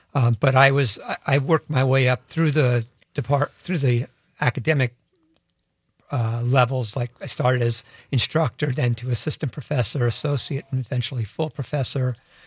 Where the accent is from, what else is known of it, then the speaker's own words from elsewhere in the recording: New Rochelle, New York, United States; moved away as an adult; now in Wisconsin, United States; I grew up in New Rochelle, New York, right outside New York City. I came to Wisconsin after graduate school.